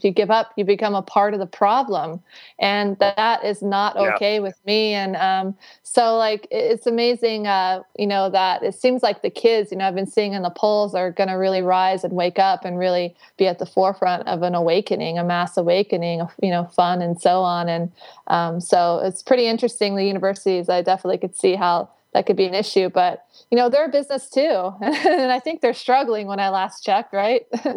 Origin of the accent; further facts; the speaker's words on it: Texas, United States; I grew up in Texas myself, born and raised 16 years.